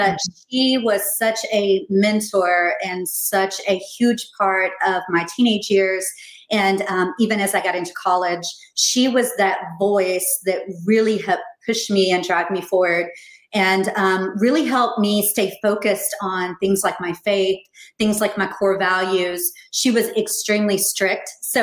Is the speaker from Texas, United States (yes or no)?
yes; Texas, United States; also born or lived in Oklahoma; So I grew up in Texas and also in Oklahoma. So I spent the majority of my young formative years in the Dallas-Fort Worth Metroplex, which is where I am now.